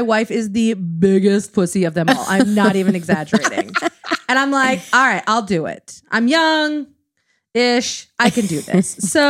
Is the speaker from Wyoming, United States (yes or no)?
yes; Wyoming, United States; No, we grew up in Wyoming.